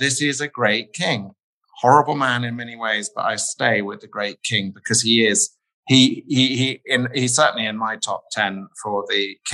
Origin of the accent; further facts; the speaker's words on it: East of England, United Kingdom; I grew up near the Wash and just every day I'd look out there and think, well, it must be there and it's worth a dig, you know.